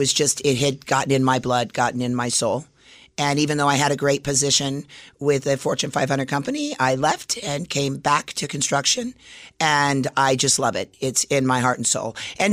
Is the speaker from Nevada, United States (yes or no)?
yes; Las Vegas, Nevada, United States; You know, I grew up in Las Vegas.